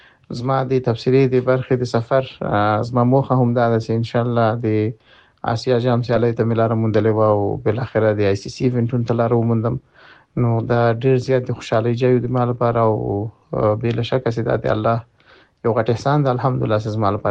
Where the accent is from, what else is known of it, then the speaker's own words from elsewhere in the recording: Logar, Afghanistan; او زه د لوګر د ولایت یم، قوم ستانکزای یم او د محمد اغه ولسوالۍ د مغول خیلو د کلی اوسیدونکی یم.